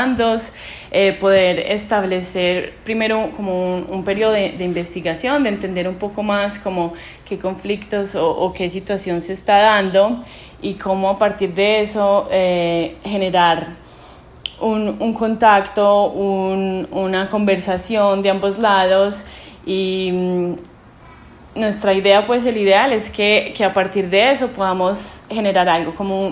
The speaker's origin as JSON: {"language": "Spanish", "country": "Colombia", "said": "que soy de Colombia"}